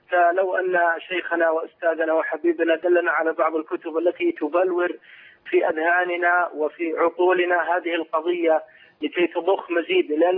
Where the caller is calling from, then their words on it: Egypt; أنا من السعودية من مصر